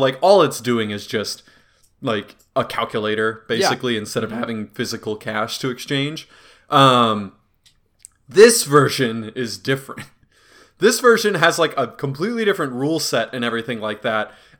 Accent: Reedsburg, Wisconsin, United States; My hometown of Reedsburg, Wisconsin was the second ever Culver's.

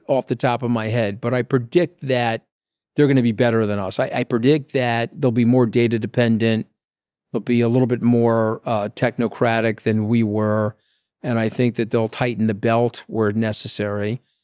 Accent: United States; I'm speaking in an American-centric way because I'm an American.

